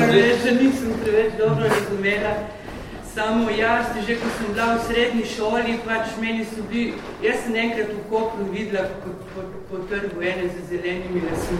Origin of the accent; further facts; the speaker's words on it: Koper, Coastal–Karst, Slovenia; now in Ljubljana, Slovenia; Jaz 79. sem bil šla iz Kopra, ne, ali v Ljubljano.